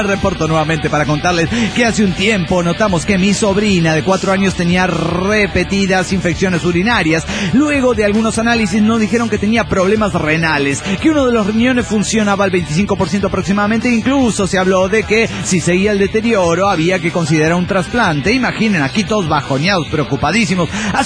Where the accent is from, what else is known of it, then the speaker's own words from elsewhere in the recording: Santander, Cantabria, Spain; de Santander, España.